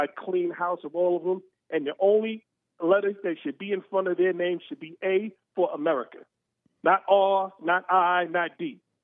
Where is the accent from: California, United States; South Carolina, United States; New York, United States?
New York, United States; New York City; I'm from New York City, and I know Eric Adams personally.